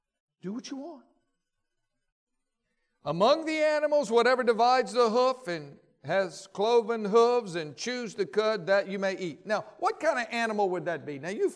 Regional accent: Louisiana, United States; I know growing up in Louisiana, when we would go rabbit hunting, we always had to wait till after the first frost.

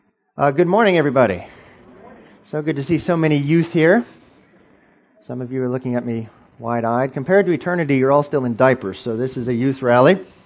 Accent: Renz, Georgia, United States; also born or lived in Augusta; I was born in Augusta, actually, just down the road, and was raised in a little place called Renz, Georgia. I might be close enough that some of you know where that is, just south of Fort Gordon there down US 1.

